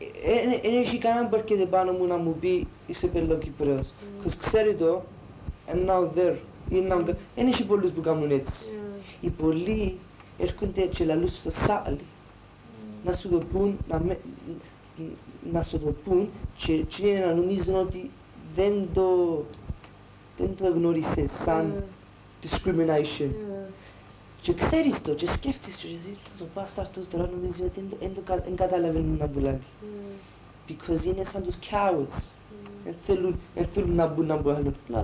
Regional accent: England, United Kingdom; But I'm from, my parents are from Cyprus. What I'm trying to say is, I'm an English citizen, I was born here

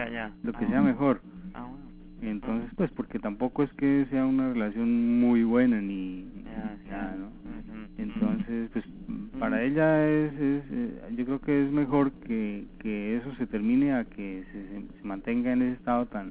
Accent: Bogotá, Bogotá D.C., Colombia; now in Saskatoon, Canada; yo llegué el mismo día que me vine de Bogotá, llegué hasta aquí a Saskatoon.

